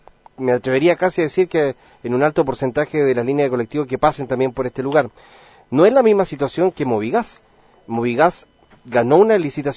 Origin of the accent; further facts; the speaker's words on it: Chile; como buen chileno a veces dejamos las cosas para última hora